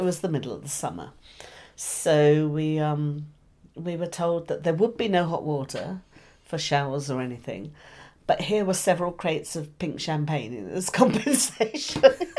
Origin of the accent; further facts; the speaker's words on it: Australia; of course I'm Australian, so I'm used to travelling these huge distances